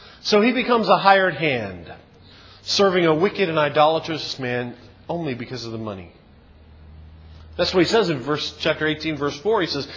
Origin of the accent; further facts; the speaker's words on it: Baltimore, Maryland, United States; Well, I grew up in Baltimore, and I know what that's like.